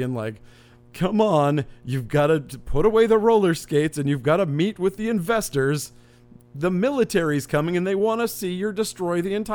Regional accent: United States; I have always loved Spider-Man because I grew up in America.

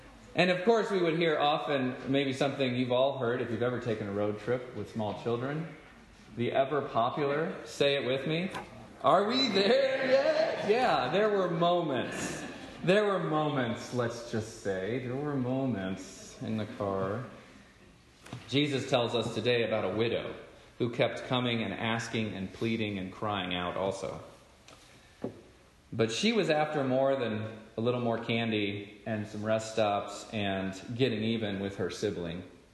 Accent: Houston, Texas, United States; now in Southern California, United States; we took a 2-week trip back to my hometown of Houston, Texas. Our little family of four drove out from Southern California across Interstate 10

